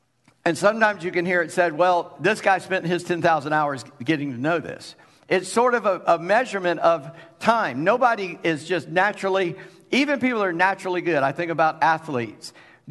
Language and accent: English; Charleston, United States; I'm from Charleston and we had a lot of flies.